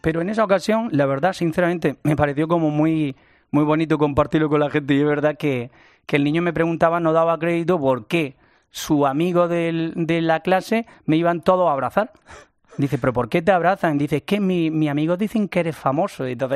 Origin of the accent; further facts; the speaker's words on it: Almería, Andalusia, Spain; Es una bendición para mí ser almeriense, ser andaluz, ser español.